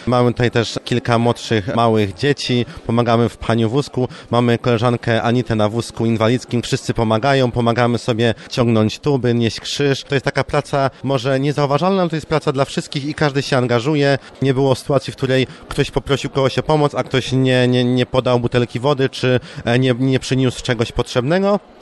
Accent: Syców, Lower Silesian Voivodeship, Poland; jestem z Sycowa ogólnie, zawsze się identyfikuję z Sycowem i to po prostu zawsze na pierwszym miejscu będzie pielgrzymka sycowska, no bo stąd wyrosłem. To jest moja rodzinna parafia

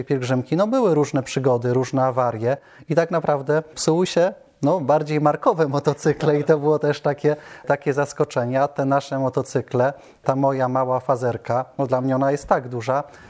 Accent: Kalisz, Greater Poland Voivodeship, Poland; ilekroć z kimś rozmawialiśmy i mówiliśmy, że jesteśmy z Kalisza, wszyscy nas skojarzyli

